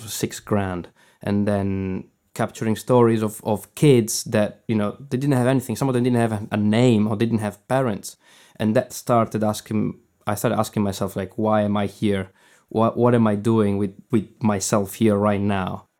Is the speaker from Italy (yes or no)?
yes; Northeast Italy, Italy; English is a second language; And I'm the first one going out of Europe and going out of Italy. I'm originally from Italy and Northeast.